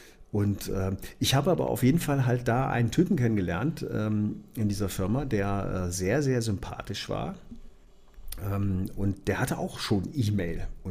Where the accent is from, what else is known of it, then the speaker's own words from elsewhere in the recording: Neuwied, Rhineland-Palatinate, Germany; Neuwied, wo ich aufgewachsen bin